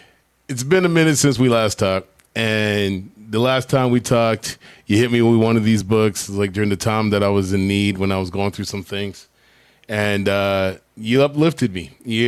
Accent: Winnipeg, Manitoba, Canada; I grew up in Winnipeg. So it's like, I grew up in a very similar area.

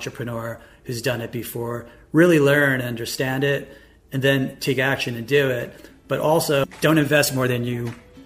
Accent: New York, United States; now in Columbus, United States; I'm originally from New York. I'm now in Columbus.

